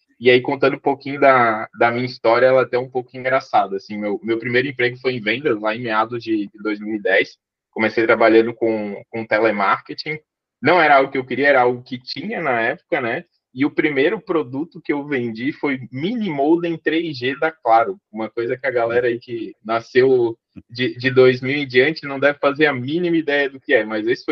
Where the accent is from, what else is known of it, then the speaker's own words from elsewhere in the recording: Florianópolis, Santa Catarina, Brazil; Sou aqui de Floripa, tenho 30 anos, fiz recente aí nesse mês.